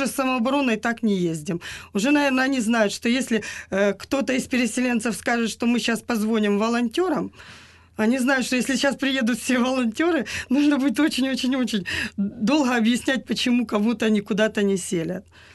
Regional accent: Zaporizhzhia, Zaporizhzhia Oblast, Ukraine; Даже приезжая мы из Запорожья, нам было довольно стыдно о том, что мы говорим плоховато на украинском языке.

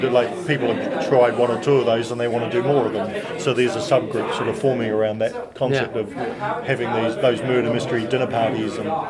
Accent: New Zealand; our home country. So we're from New Zealand. We've been back there for 5 years.

